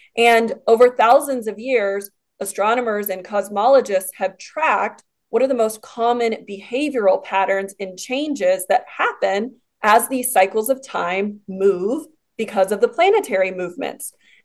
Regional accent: United States

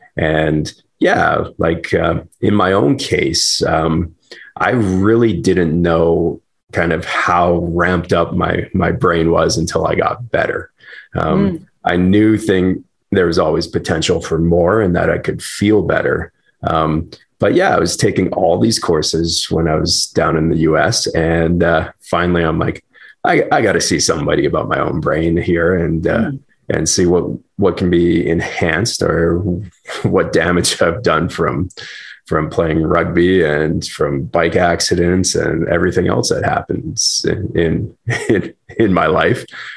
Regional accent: Alberta, Canada; also born or lived in Australia / Japan; I'm originally from Alberta, Canada, and I'm back in Alberta now.

